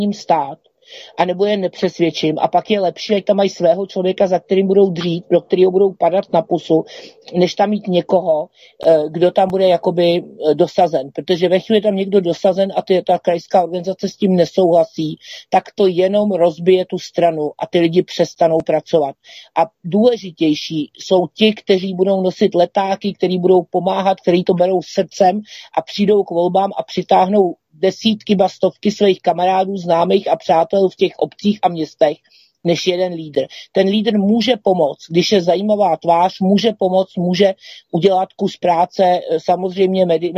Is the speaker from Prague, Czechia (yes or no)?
yes; Prague, Czechia; jsme obě z Prahy 7